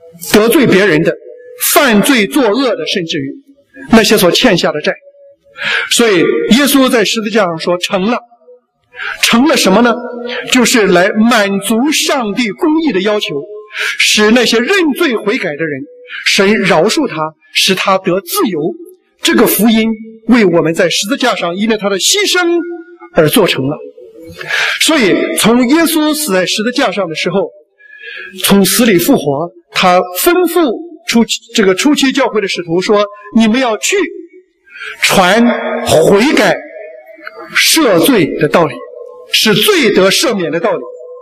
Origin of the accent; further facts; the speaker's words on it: China; 我们中国人在追求做人上人，吃得苦中苦要干什么？要做人上人。